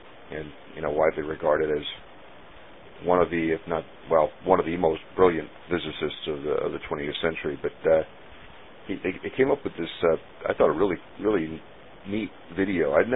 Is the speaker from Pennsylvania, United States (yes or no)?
no; New York, United States; As a New Yorker, Mike, I really found it interesting